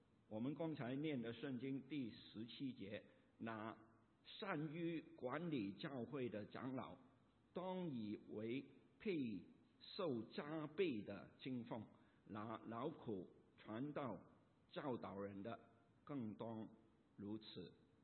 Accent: Hong Kong; 我在香港长大，那香港人的口才也是很厉害

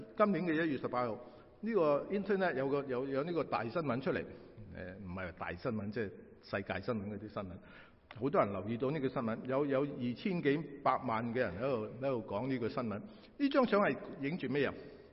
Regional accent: United States; 我们美国人很明白他们 的要求，这些是我们在美国很多时候都能够享受的自由

